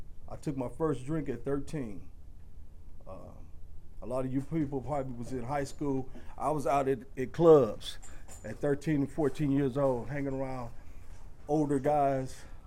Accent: Milwaukee, Wisconsin, United States; born there; I'm an addict. I was born here in Milwaukee.

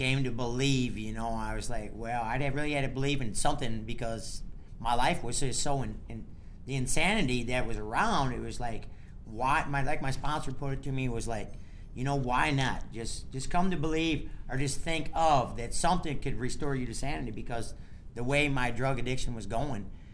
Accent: Rockford, Illinois, United States; and I'm actually from Rockford

